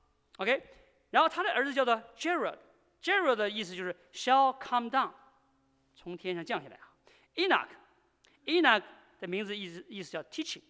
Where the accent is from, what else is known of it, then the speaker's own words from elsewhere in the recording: China; 我们大陆哈，我是大陆人，所以比较大了解大陆。